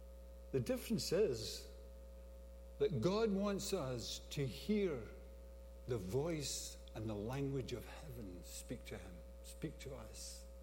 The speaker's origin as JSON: {"language": "English", "town": "Glasgow", "region": "Scotland", "country": "United Kingdom", "tie": "born or raised there", "said": "I was raised in that culture in the home, but outside I was raised in the Glasgow culture. So I had a foot in both camps."}